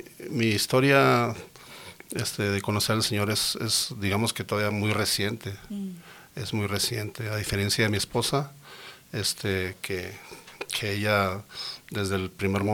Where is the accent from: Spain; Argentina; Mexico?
Mexico; Ciudad Juárez, Chihuahua; now in Denver, United States; Yo soy de Ciudad Juárez. Prácticamente toda mi vida me crié allí y tenemos exactamente 9 años aquí en Denver.